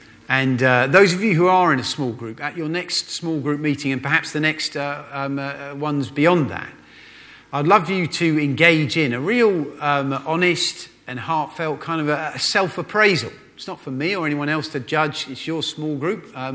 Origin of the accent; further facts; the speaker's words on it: United Kingdom; In church, because we're British, we don't tend to be able to express ourselves